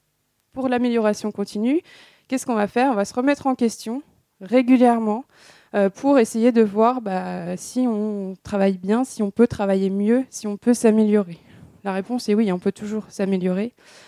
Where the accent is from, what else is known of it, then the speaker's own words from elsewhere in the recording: Nantes, Pays de la Loire, France; Donc, je viens de Nantes.